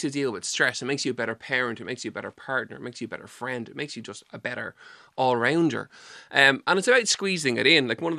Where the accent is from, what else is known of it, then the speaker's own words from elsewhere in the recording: Dublin, Leinster, Ireland; accent: Dublin; now in West Cork, Ireland; I haven't got the West Cork accent yet, though. I've maintained my Dublin accent.